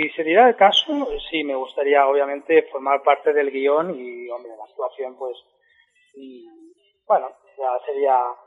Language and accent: Spanish; Catalonia, Spain; now in Madrid, Spain; Yo ahora resido en Madrid, soy de allí, bueno, yo soy un chico del Baix Llobregat